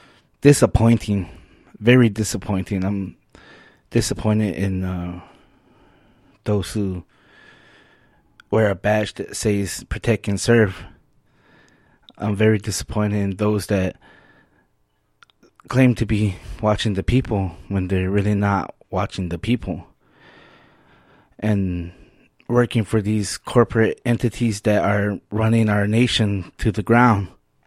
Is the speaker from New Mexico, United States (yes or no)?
yes; New Mexico, United States; I'm from New Mexico, out there near the Four Corners area.